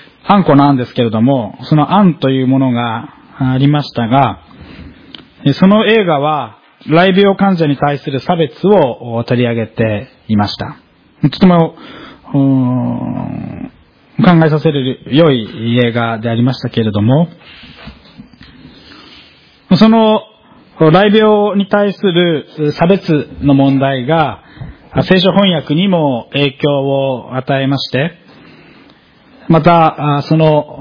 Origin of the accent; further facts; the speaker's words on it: Kiyose, Tokyo, Japan; 私の出身である清瀬市には東村山市与隣にまたがって